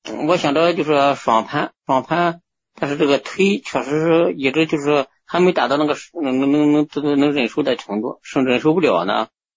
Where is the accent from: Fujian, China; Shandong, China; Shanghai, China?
Shandong, China; Jinan; 哦，我是济南的。